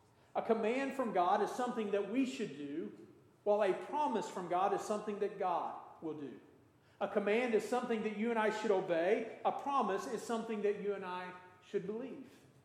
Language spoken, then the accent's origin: English; Marion, Illinois, United States; died in my hometown of Marion, Illinois.